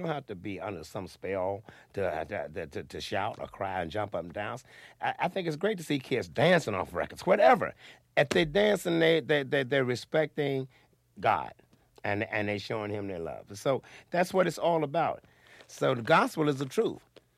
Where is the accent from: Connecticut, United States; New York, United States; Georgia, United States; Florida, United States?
Florida, United States; We come from Florida.